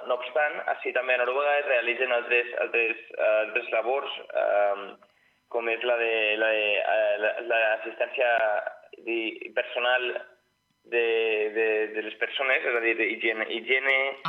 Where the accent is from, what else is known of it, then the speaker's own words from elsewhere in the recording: Vila-real, Valencian Community, Spain; Sí, de veres que soc de Villarreal, tinc 23 anys i la meva professió és infermeria, soc infermer.